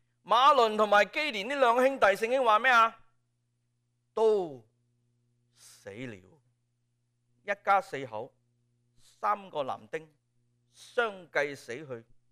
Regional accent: Hong Kong; 觉得好像我们中国人，我们香港人以前看过一套剧

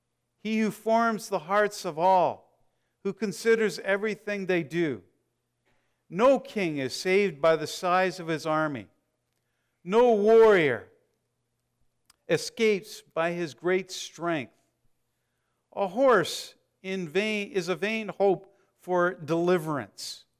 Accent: Cold Lake, Alberta, Canada; When I was a youngster, growing up in Cold Lake, Alberta

